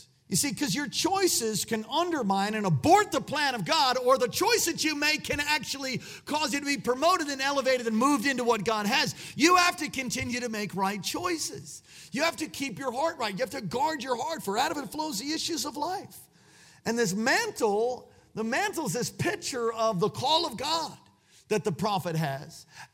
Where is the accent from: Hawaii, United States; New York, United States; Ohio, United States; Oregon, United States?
New York, United States; New York City; now in Alaska, United States; I was born in on 12th Street on the East Side at St. Vincent's Hospital, and Brother Toby, he born and raised in Brooklyn. Yeah, we're both two New Yorkers.